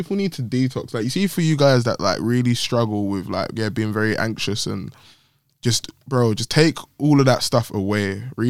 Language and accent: English; Jamaica